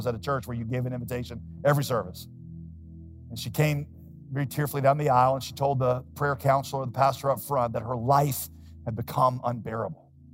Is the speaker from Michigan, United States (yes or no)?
no; Winston-Salem, North Carolina, United States; As a teenager in a church that I grew up in Winston-Salem